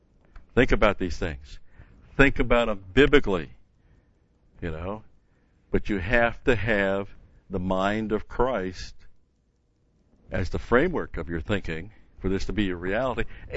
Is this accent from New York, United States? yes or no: yes; New York, United States; And I was a Yankees fan as a kid, but growing up in New York, but that was back in the 50s